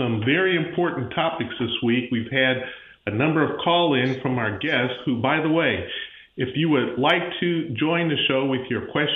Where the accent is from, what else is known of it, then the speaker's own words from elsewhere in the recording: Pensacola, Florida, United States; I'm from Pensacola, Florida.